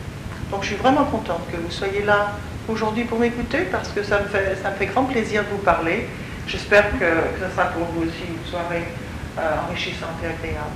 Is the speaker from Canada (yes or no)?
no; France; now in United Kingdom; Je suis française, mais j'ai quitté la France en 68 et j'ai vécu la plupart du temps dans des pays de langue anglaise. Et je suis en ce moment en Angleterre.